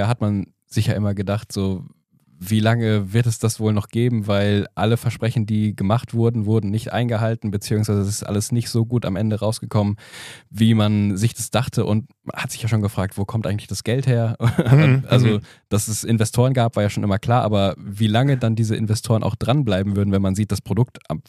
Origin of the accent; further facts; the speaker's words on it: North Rhine-Westphalia, Germany; ich komme ja auch aus dem Ruhrgebiet